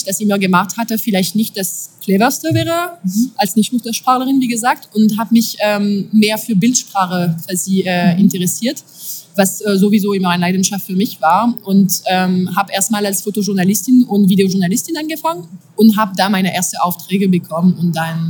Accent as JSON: {"language": "German", "country": "France", "second_language": "German", "moved": "as an adult", "lives_now": "Germany", "said": "Also als Französin wäre eigentlich für, nicht als Französin, sondern als … war es eigentlich nicht vorstellbar für mich, außerhalb von Frankreich zu leben überhaupt."}